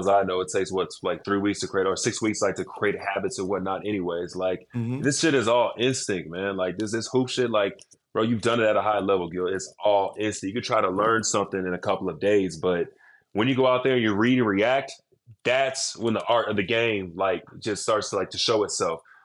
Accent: Dallas, Texas, United States; I told you, I grew up in Dallas.

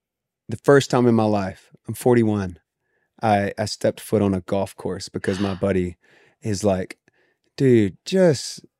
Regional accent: the South, United States; I didn't grow up around guns. I grew up in the South, but I didn't grow up around like shotguns or skeet or anything.

